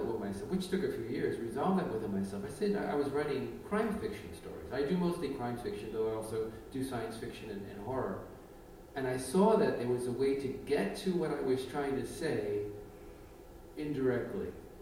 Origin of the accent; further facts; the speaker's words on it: Brooklyn, New York, United States; And I was born and raised in Williamsburg, Brooklyn. And I was still living there after college. I went back.